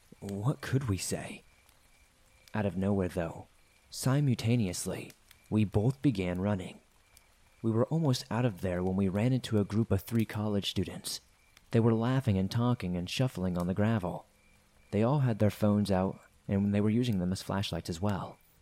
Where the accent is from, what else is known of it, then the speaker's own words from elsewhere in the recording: New York, United States; I am from New York. I live in the Catskill region, so I have access to amazing hiking trails.